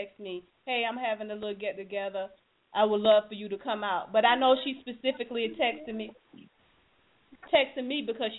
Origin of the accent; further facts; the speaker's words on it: Fort Lauderdale, Florida, United States; She was from Tampa. I was from Fort Lauderdale. I'm from Fort Lauderdale. We'll just get up and drive to our hometown